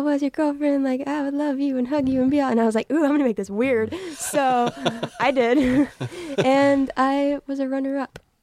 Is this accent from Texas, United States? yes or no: yes; Texas, United States; So, I'm from Texas.